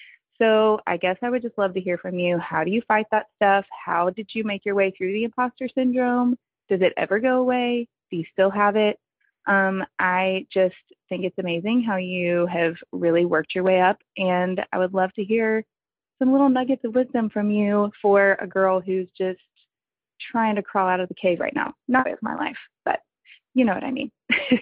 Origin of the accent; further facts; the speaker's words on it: Texas, United States; I'm from Texas, and I am catching up on some of your episodes.